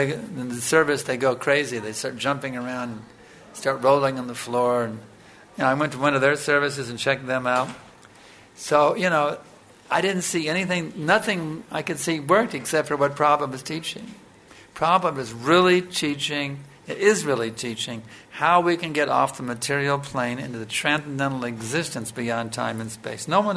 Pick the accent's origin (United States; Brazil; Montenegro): United States; All the women were at home when I grew up in America back in the 50s.